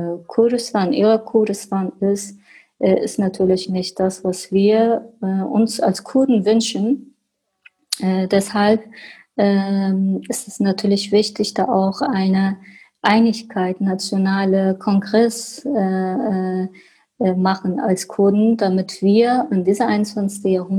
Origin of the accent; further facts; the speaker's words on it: Germany; Wir sind hier mittlerweile in Deutschland. Ich bin auch hier aufgewachsen, aber mein Herz schlägt für meinem Land, für meine Heimat. Aber ein Teil von mir ist auch hier, weil ich hier auch eingebunden bin, weil ich hier auch meine Kindheit aufgewachsen bin.